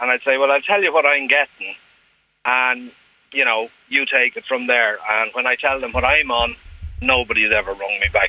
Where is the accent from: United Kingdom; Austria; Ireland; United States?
Ireland; Dublin, Leinster; moved away; I'm from Dublin originally.